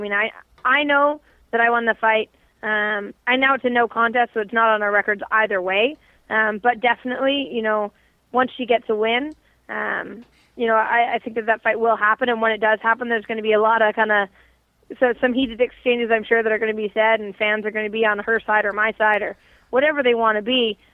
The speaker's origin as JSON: {"language": "English", "country": "Canada", "said": "Canadians, we are nice. Even if we say nasty things, we're still nice."}